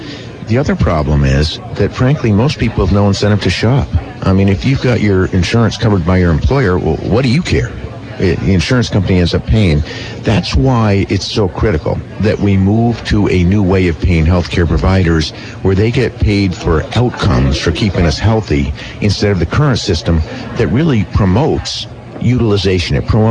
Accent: Vermont, United States; it's not like when I was a kid growing up in Vermont, where you can make a good living with a high school degree.

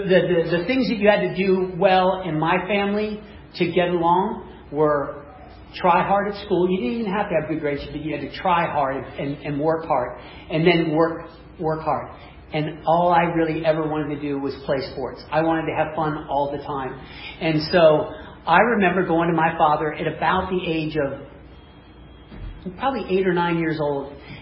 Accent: Midwest, United States; I grew up in the Midwest. I did not grow up as a heavy kid, although I ate big. We grew up on a working piece of property.

